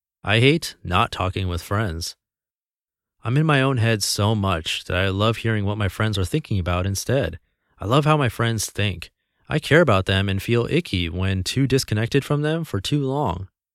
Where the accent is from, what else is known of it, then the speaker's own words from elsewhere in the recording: California, United States; now in Singapore; I was born in California and grew up with what I felt was a normal upbringing with normal values.